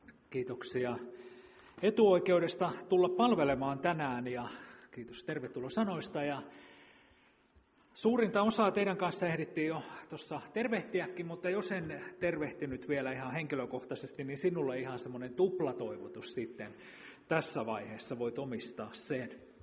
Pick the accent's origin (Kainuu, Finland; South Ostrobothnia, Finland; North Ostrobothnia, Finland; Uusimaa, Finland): South Ostrobothnia, Finland; Kauhajoki; mä oon Kauhajoelta kotoisin, niin sieltä jollain bussiyhteyksillä tulin tänne